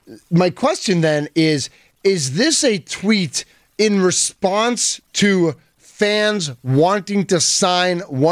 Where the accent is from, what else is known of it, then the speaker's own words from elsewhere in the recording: Boston, Massachusetts, United States; I'm from Boston.